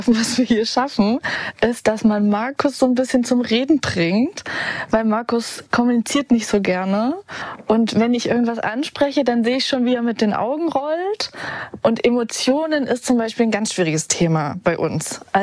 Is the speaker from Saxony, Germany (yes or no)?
yes; Saxony, Germany; ich bin 27 Jahre alt und bin Psychologin. Und wir kommen aus Sachsen.